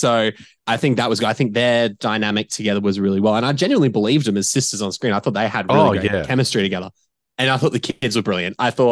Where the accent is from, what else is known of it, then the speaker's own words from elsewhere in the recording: Brisbane, Queensland, Australia; I'm from Brisbane, so we obviously all connected on that level.